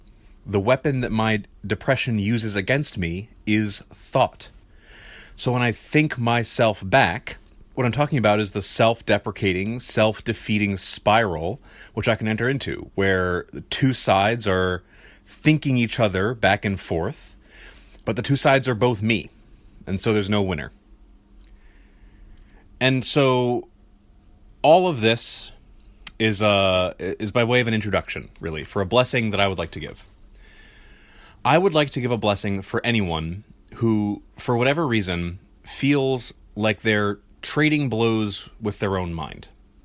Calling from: Gloucester, Massachusetts, United States; I'm from Gloucester, Mass.

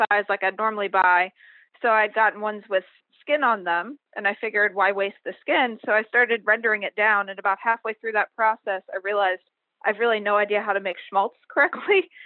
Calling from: Gainesville, Florida, United States; I'm calling from Gainesville, Florida.

